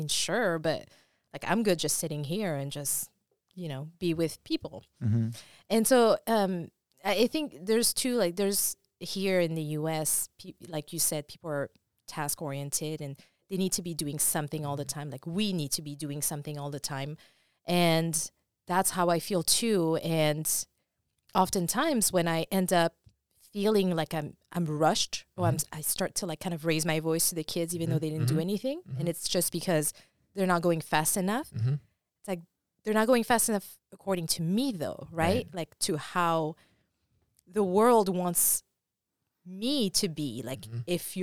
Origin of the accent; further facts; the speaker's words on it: France; English is a second language; I was born and raised in France.